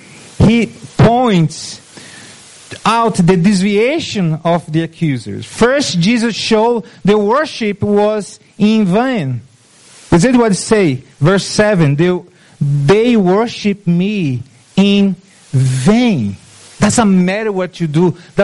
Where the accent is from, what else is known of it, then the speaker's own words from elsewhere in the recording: Brazil; English is a second language; because I'm from Brazil, I confess to you that I have to lead with my mind